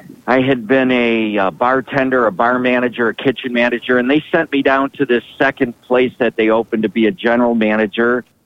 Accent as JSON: {"language": "English", "town": "Detroit", "region": "Michigan", "country": "United States", "tie": "born or raised there", "said": "and he had grown up in Chicago and I grew up in Detroit."}